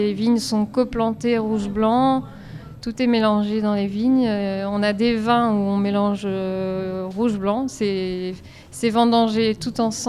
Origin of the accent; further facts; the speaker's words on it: Paris, Île-de-France, France; mes parents sont de ce village, on est immigrés, on a grandi j'ai grandi en France, donc la confiance n'était pas trop là d'une Parisienne qui vient s'installer dans le village.